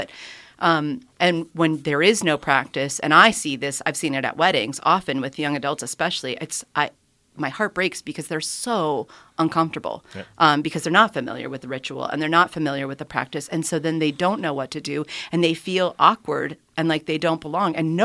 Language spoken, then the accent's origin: English; Greensburg, Pennsylvania, United States; So I'm from Greensburg, Pennsylvania. Yes, there is some Bishop Malesa connection, but I didn't come here for him exactly.